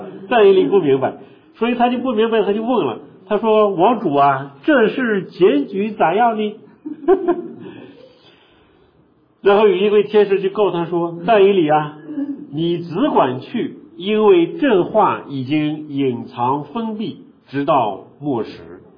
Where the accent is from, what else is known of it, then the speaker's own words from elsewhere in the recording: China; 我们中国人也有阴历，对吗？